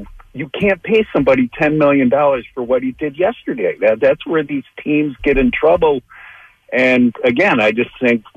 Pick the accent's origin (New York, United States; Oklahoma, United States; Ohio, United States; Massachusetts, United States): Ohio, United States; Cleveland; I'm from Cleveland. I'm a Browns fan.